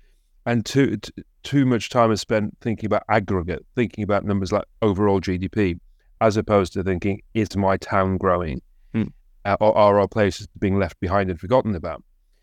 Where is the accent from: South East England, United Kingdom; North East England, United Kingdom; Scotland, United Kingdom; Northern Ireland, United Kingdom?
North East England, United Kingdom; Consett; I wanted to write a book about my hometown of Consett and lots of little places like that and big places like that, which were dominated by industry, by steelworking in Consett's case, or by coal mining